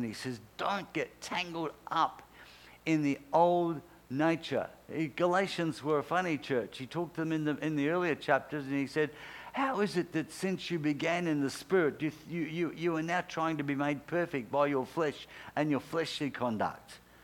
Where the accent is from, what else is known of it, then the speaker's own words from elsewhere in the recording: Australia; That gives us the capacity as Australian citizens to live freely under the Bill of Rights